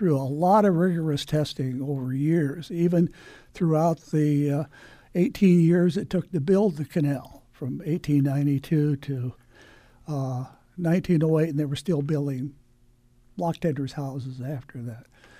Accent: Sheffield, Illinois, United States; For starters, I was raised in Sheffield, Illinois, which is about 4.5 miles south of the canal main line.

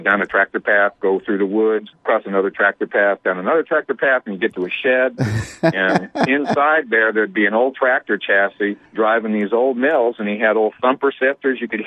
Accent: California, United States; I'm from California.

